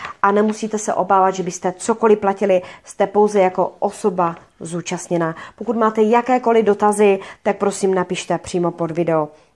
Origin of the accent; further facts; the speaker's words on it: Ostrava, Moravian-Silesian Region, Czechia; já třeba jsem z Ostravy